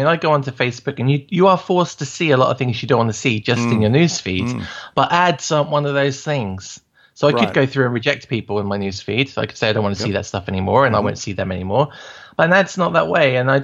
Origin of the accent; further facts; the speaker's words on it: England, United Kingdom; as an English person, but as a pro-Israel person